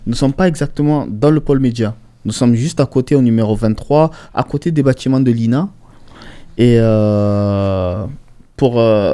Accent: Marseille, Provence-Alpes-Côte d'Azur, France; Je suis Marseillais, nous sommes Marseillais avec Zara et nous aimons notre ville plus que tout.

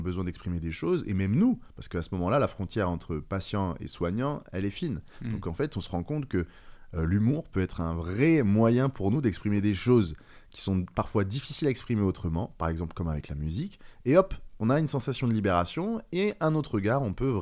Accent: Nouvelle-Aquitaine, France; en grandissant en Corrèze, donc un des départements le moins peuplé de France, il y a quand même un truc qui s'appelle le plateau de 1000 vaches là-bas, quoi.

